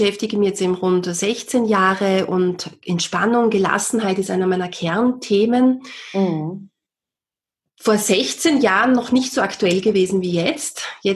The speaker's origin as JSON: {"language": "German", "country": "Austria", "said": "bei uns in Österreich"}